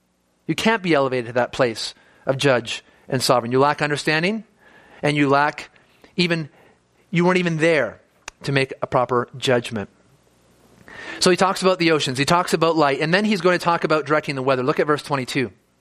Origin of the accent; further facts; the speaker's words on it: Ontario, Canada; now in Calgary, Canada; I grew up in Ontario, so I knew a little bit about snow